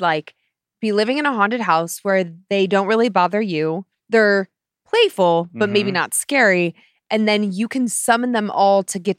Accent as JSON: {"language": "English", "region": "Vermont", "country": "United States", "said": "I'm from the I'm from the Green Mountains of Vermont."}